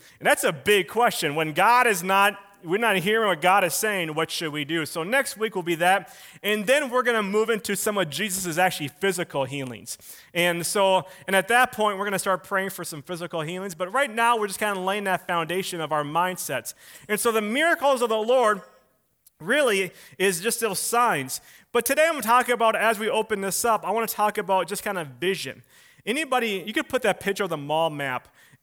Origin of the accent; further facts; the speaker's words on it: Willmar, Minnesota, United States; my parents and I grew up in Wilmer, Minnesota, well, sixth grade on, and you know, Wilmer, Minnesota, and that's where I went to junior high and high school